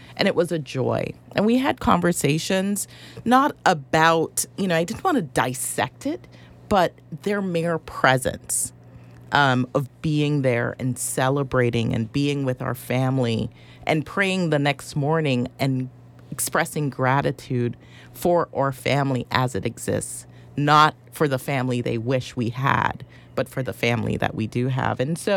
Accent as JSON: {"language": "English", "country": "Jamaica", "tie": "born or raised there", "said": "I grew up in Jamaica where it is a crime."}